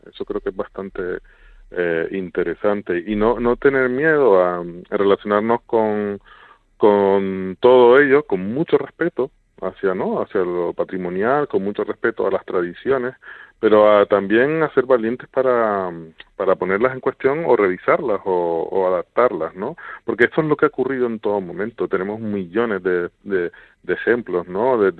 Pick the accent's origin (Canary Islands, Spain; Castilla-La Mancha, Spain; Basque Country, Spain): Canary Islands, Spain; Y que yo, como canario, también me creí.